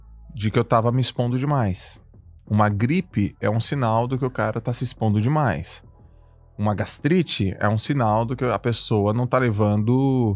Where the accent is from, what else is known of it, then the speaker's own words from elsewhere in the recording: Santos, São Paulo, Brazil; now in Alphaville, Brazil; Mudei de Santos. Sou de Santos. Nunca vou sair de Santos.